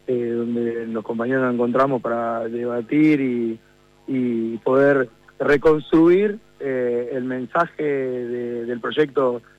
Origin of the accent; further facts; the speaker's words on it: Comodoro Rivadavia, Chubut, Argentina; born there; mi lugar de residencia y el lugar de donde nací, que es Comodoro Rivadavia.